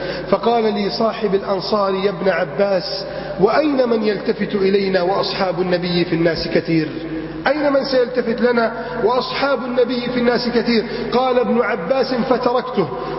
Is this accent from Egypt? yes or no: yes; Egypt